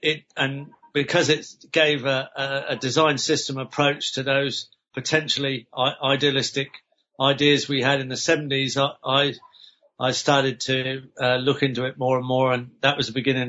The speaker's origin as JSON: {"language": "English", "region": "England", "country": "United Kingdom", "moved": "as an adult", "lives_now": "Australia", "said": "I'd just emigrated to Australia. The first year I emigrated to Australia from England."}